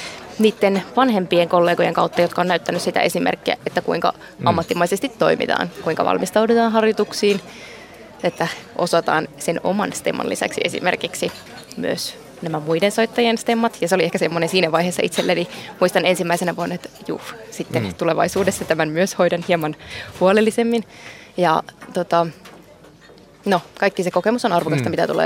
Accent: Nurmes, North Karelia, Finland; Kuhmo ensinnäkin, niin tämähän on ihan minun kotiseutuja. Mä olen kotoisin Nurmeksesta, eli tästä ihan naapurista.

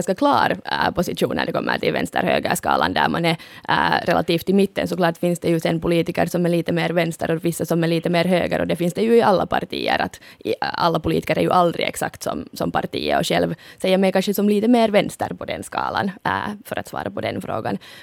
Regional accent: Porvoo, Uusimaa, Finland; Och nu är ju själv hemma från Borgå och Östnyland

